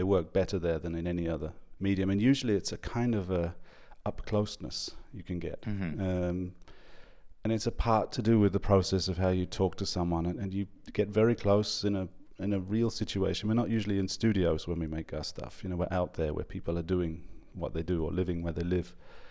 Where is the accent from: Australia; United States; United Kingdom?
United Kingdom; England; moved away as an adult; now in Denmark; I'm actually originally from England, but I moved to Denmark 15 years ago